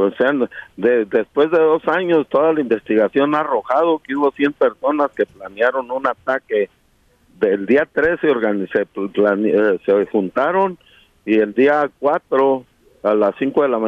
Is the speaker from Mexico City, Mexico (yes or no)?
no; Chihuahua, Mexico; born there; Madera es el municipio contiguo donde yo nací.